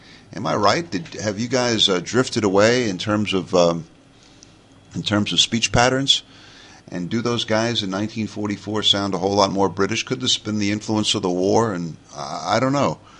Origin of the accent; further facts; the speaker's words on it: New York, United States; accent: New York; moved away as an adult; My New York accent is much more distinct in this recording.